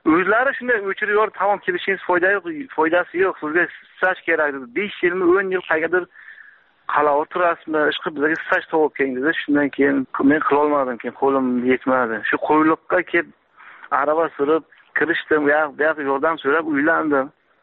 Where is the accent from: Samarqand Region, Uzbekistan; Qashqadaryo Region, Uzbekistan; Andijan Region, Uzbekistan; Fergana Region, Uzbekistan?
Samarqand Region, Uzbekistan; Samarkand; Men Samarqanddan